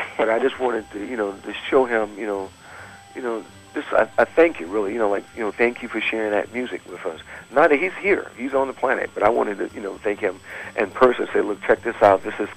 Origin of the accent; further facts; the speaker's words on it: Michigan, United States; and Bob Hurst, we're from, you know, we're from Michigan, you know, so we talk together